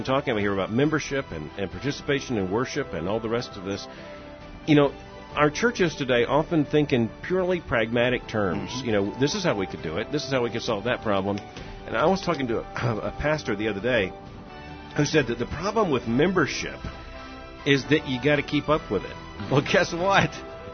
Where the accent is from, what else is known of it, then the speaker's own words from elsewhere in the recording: Florida, United States; I'm going to Florida, my home state.